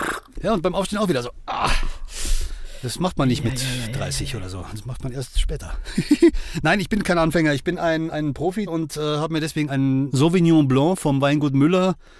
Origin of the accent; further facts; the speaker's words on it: Bavaria, Germany; Ich als Bayer